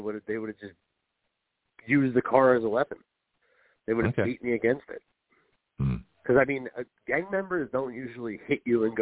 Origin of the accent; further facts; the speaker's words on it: Irvington, New Jersey, United States; I grew up in Irvington, which is the worst town in all of New Jersey.